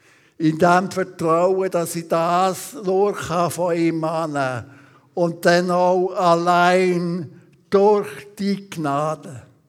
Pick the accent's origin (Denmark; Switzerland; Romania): Switzerland; wie ist man doch gerade als Schweizer, als sogenannte freie Schweizer mit dem Schweizer Pass stolz drauf.